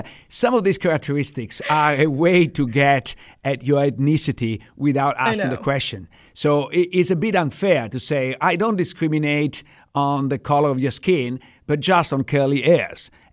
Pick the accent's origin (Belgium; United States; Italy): Italy; I grew up in Italy where knowing Latin was very important.